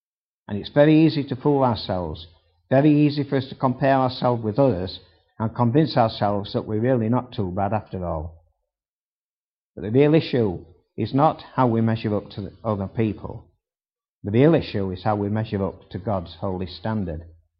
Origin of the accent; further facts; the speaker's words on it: United Kingdom; We're British. We don't live in Israel. We don't live near the temple.